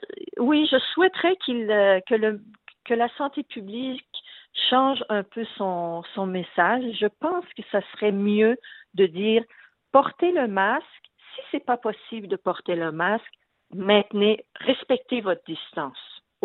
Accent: Montreal, Quebec, Canada; non, moi, je viens de Montréal, je ne veux pas toucher à votre lait

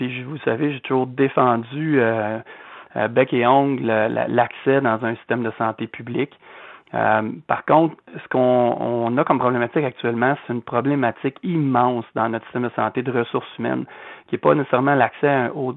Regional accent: Saint-Jean-sur-Richelieu, Quebec, Canada; je suis de Saint-Jean

